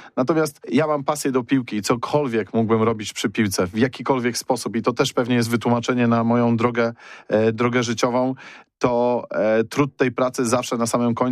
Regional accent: Poznań, Greater Poland Voivodeship, Poland; jestem z Poznania, miałem projekt, że żona i dziecko mieszkały na stałe w Poznaniu

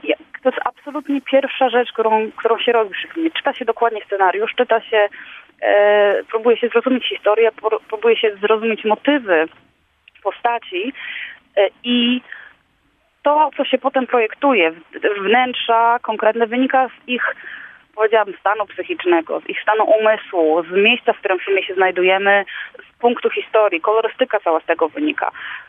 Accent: Szczecin, West Pomeranian Voivodeship, Poland; now in Berlin, Germany; ja jestem ze Szczecina i mieszkam w Berlinie.

